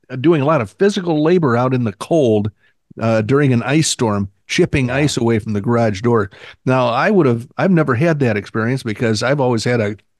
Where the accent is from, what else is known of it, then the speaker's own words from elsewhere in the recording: Oklahoma City, Oklahoma, United States; born there; I only know a little bit about what was going on around the time I was born in Oklahoma City back in the prior millennium.